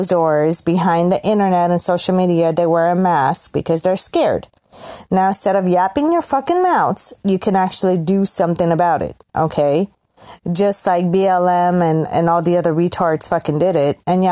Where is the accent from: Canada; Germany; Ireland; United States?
United States; And again, I love being an American